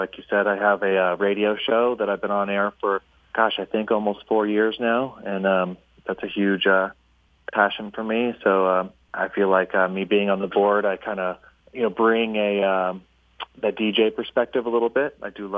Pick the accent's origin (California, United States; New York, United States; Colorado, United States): Colorado, United States; I grew up mostly in the Valley. I was born here and then kind of raised around Colorado, but I've been living back here for, well, over 18 years now.